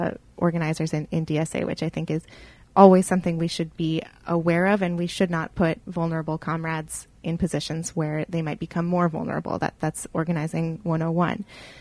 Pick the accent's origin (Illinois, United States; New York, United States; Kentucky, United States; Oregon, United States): Oregon, United States; Portland; I'm from Portland, Oregon, originally. That's where I grew up.